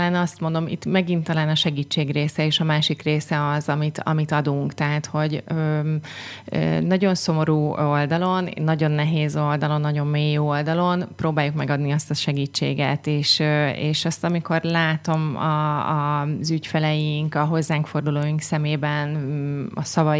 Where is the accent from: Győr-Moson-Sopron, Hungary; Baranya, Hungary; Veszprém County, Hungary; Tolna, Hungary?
Tolna, Hungary; Szekszárd; Én Szekszárdon születtem, és azóta is itt élek, úgyhogy ez egy nagyon nagy büszkeség szerintem, hogy meg az egész családom is itt él